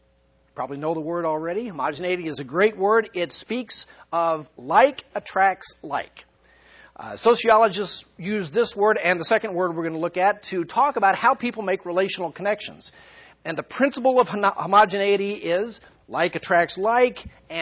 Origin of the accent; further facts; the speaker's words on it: United States; They know I'm American, so they didn't kiss me